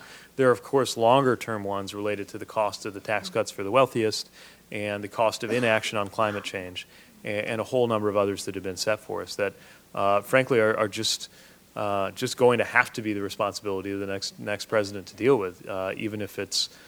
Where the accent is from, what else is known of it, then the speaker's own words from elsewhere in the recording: Indiana, United States; it's maybe a Hoosier streak that 50 years ago, my home state senator, Birch Bayh, was authoring several constitutional amendments.